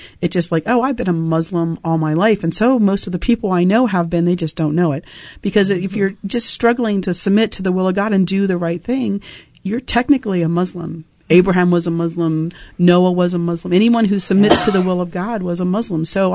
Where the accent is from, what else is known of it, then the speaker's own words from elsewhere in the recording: Maryland, United States; I mean, I was raised Southern Baptist in Maryland, and that religion, it's you know, very fulfilling, and I appreciate that for them, but it wasn't for me.